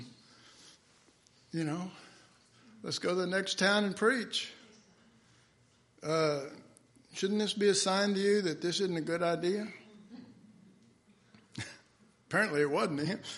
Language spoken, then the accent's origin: English; Texas, United States; I'm from Texas. I don't repent of that.